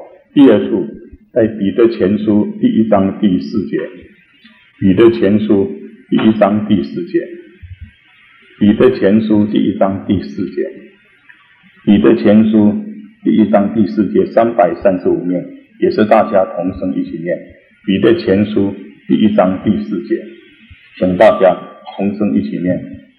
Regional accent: Taiwan; 我是从台湾来的，刚刚来一个礼拜，

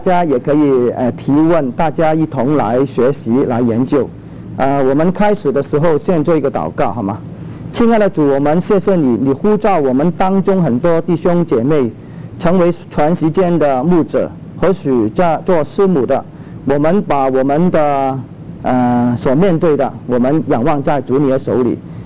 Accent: Chaozhou, Guangdong, China; 然后就去了一个潮语浸信会，我是潮州人

